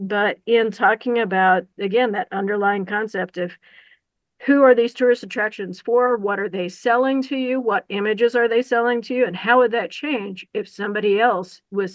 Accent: Missouri, United States; So it referenced for me the caves that I used to explore whenever I was little growing up in the Ozarks of Missouri.

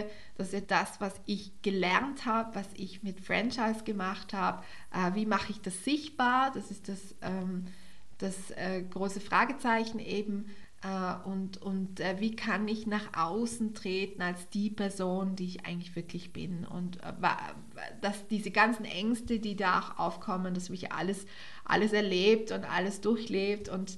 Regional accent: Tyrol, Austria; now in Vorarlberg, Austria; Wie ich komme ja ursprünglich aus Tirol und bin nach Vorarlberg gezogen. Irgendwie allein schon vom Dialekt meint man ist in einer ganz anderen Welt

